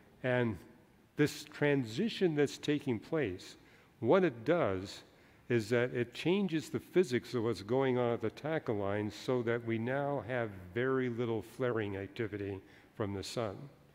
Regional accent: Canada; I grew up in Canada, so I saw it quite frequently.

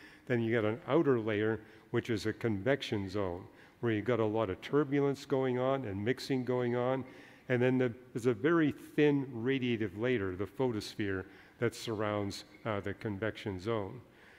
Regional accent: Canada; I grew up in Canada, so I saw it quite frequently.

